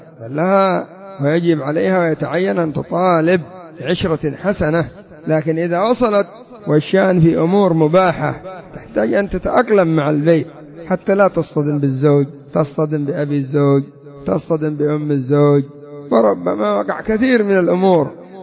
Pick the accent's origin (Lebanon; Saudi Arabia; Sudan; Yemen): Yemen; رأيت النساء المالديف العجائز يلبس لبس النساء عندنا في اليمن بالحشمة تغطية وغير ذلك.